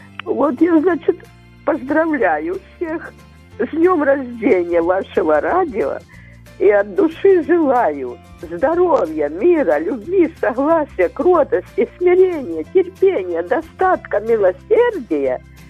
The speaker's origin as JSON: {"language": "Ukrainian", "town": "Kupiansk", "region": "Kharkiv Oblast", "country": "Ukraine", "said": "Ми взагалі-то з Куп'янська переїхали сюди, втекли, так сказати, волонтери привезли нас."}